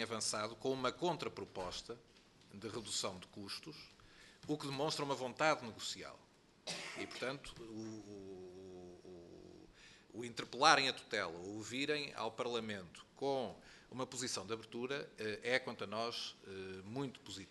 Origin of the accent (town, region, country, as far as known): Portugal